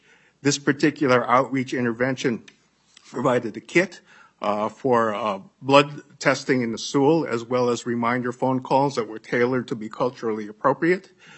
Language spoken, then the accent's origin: English; Minnesota, United States; As a Minnesotan, I actually think we should all be proud of the fact that we have two National Cancer Institute designated comprehensive cancer centers. For a state of our size